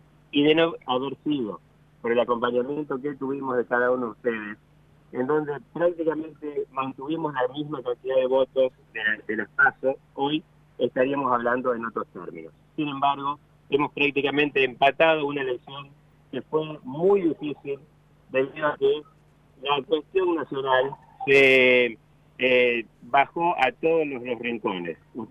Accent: Argentina; nosotros somos argentinos por sobre todas las cosas.

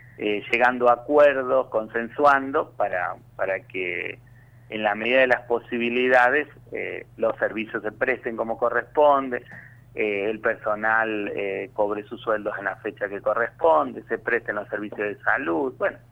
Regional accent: Argentina; como todo argentino creo que desea la esperanza

